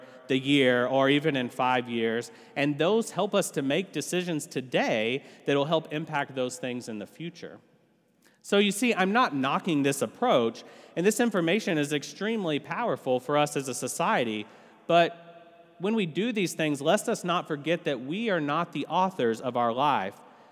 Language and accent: English; Texas, United States; moved away as an adult; now in Tampa, United States; Robin and I were born in Texas. We were raised in Texas. We went to college in Texas. And most of our family still lives in Texas.